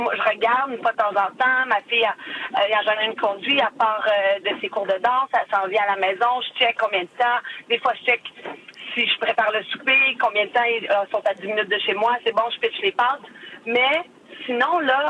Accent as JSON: {"language": "French", "town": "Montreal", "region": "Quebec", "country": "Canada", "tie": "born or raised there", "said": "J'ai grandi à Montréal-Nord."}